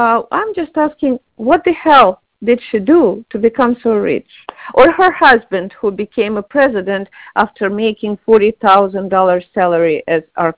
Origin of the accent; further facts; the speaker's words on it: Odesa, Odesa Oblast, Ukraine; moved away; Now it's Ukraine. I'm from Odessa, Ukraine. Now it's Ukraine